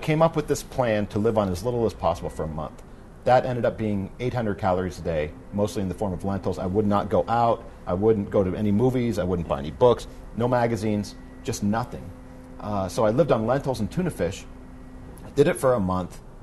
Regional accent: United States; I mean, I'm an American.

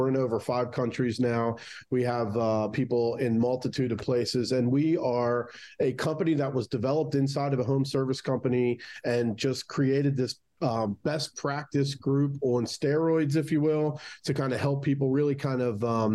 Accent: Baltimore, Maryland, United States; now in New Jersey, United States; And so I am originally from Baltimore, moved up to New Jersey.

